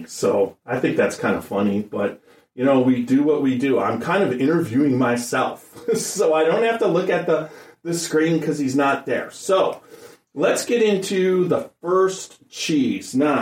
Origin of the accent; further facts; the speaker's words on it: Wisconsin, United States; I was originally from Wisconsin. Go Pack.